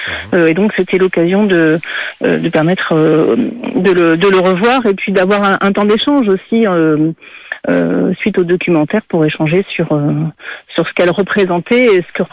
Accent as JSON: {"language": "French", "town": "Poitiers", "region": "Nouvelle-Aquitaine", "country": "France", "tie": "born there", "said": "moi, je suis née à Poitiers, moi, je suis française"}